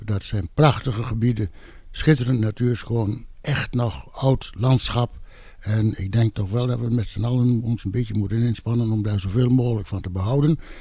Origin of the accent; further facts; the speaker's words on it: Den Ham, Overijssel, Netherlands; born there; Ik ben in Den Ham geboren. Vroeger kwam ik al veel in Noordmeer en Noordmeer.